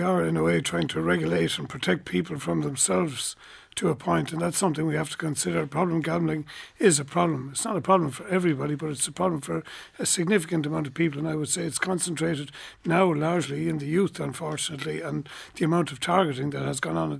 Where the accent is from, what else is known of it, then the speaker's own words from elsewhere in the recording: Waterford, Munster, Ireland; I'm from Waterford.